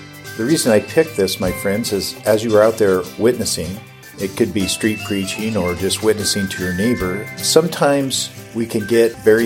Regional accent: Washington, United States; moved away as an adult; also born or lived in California; And in 2006, I left my hometown and home area of Washington State in the USA and moved down to California.

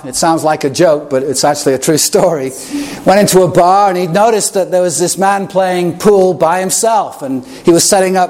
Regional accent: Chester, North West England, United Kingdom; I grew up in Chester, England, 21 miles from Liverpool

